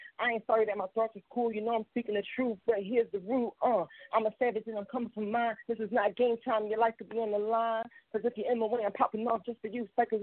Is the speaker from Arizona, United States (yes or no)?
no; Philadelphia, Pennsylvania, United States; I'm from Philly, so like, I had to like really like, I had to grind, like, you know what I mean? Like, I had to grind my life, like, yeah, it wasn't easy, like, you know what I mean? Like, I grew up in these streets.